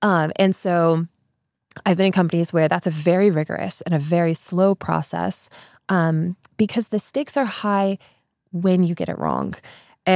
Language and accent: English; United States; as an American, the word school run doesn't even exist in the US.